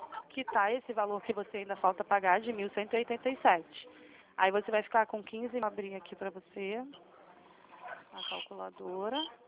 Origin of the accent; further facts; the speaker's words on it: Santa Cruz, Brazil; Eu também sou de Santa Cruz.